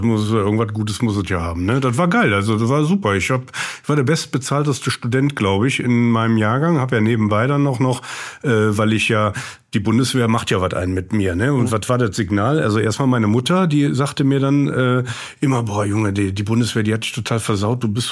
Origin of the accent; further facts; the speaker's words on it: Brühl, North Rhine-Westphalia, Germany; Dann bin ich mit dem Auto in Brühl, meine Heimatstadt, am Bahnhof vorbeigefahren.